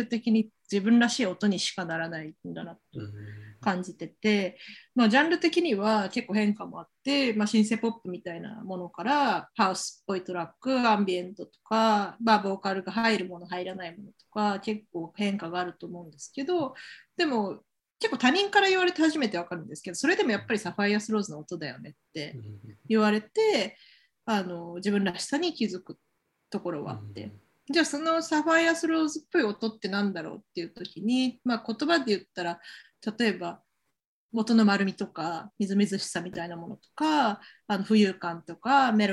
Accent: Hiroshima, Japan; moved away as an adult; now in Tokyo, Japan; 18歳の時に進学で、広島出身なんですけど、広島から東京に出てきて、で東京で大学在学しながら曲作り始めた

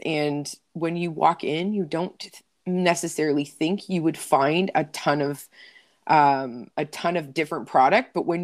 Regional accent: Windsor, Ontario, Canada; even though we're from Windsor and we know this is going to happen.

